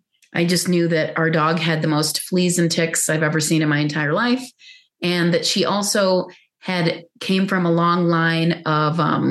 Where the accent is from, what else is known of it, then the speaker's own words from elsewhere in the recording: Pakistan; I grew up in Pakistan.